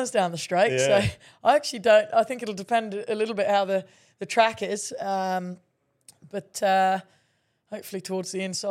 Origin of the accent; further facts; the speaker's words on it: England, United Kingdom; I'm from England.